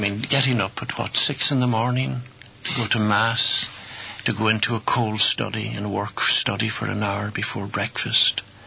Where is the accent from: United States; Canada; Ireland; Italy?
Ireland; Gweedore, Ulster; We grew up with it in Gwydor.